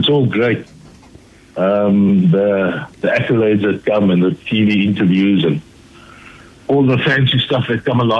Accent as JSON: {"language": "English", "town": "Lansdowne", "region": "Western Cape", "country": "South Africa", "said": "So great to be, and again, I come from Lansdowne"}